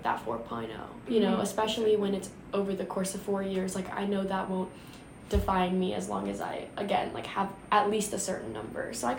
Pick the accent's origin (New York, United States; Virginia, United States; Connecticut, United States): Virginia, United States; he would always tell me that like UVA is like a good school because I'm from Virginia.